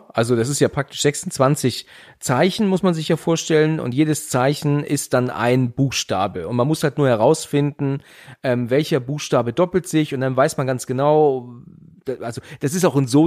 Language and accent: German; Hesse, Germany; Ich komme aus der Nähe von Frankfurt eigentlich.